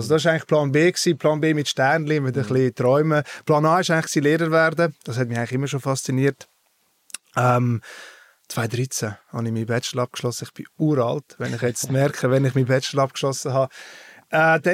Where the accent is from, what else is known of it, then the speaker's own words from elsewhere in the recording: Engelberg, Obwalden, Switzerland; Ich bin in Engelberg aufgewachsen, im bescheidenen Engelberg, wenn man es kennt. Eher bekannt für Skispringen, Schwingen, Skisport.